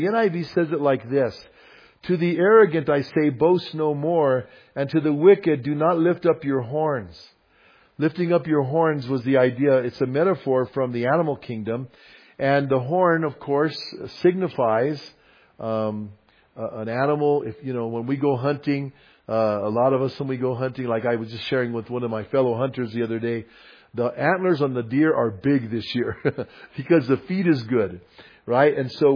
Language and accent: English; United States; born there; I thank God I was born in America.